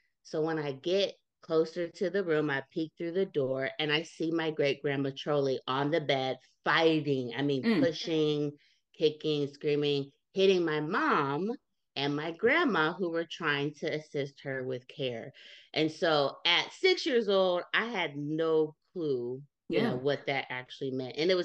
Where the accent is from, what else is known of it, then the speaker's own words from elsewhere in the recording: Ohio, United States; now in Charlotte, United States; I moved to Charlotte, North Carolina, because I'm originally from Ohio.